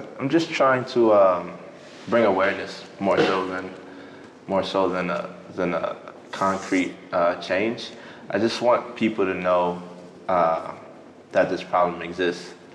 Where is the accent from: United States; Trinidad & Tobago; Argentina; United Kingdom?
United States; New York City, New York; born and raised in the Bronx, New York. I've been writing for 13 years now.